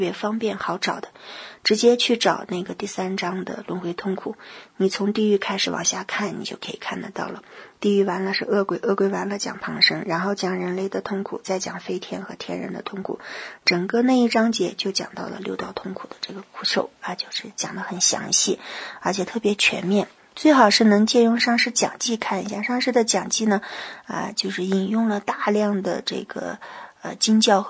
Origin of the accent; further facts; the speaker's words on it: China; 就你看咱们人类，咱们都是中国人，大家都读过书以前高中初中的时候学过望梅止渴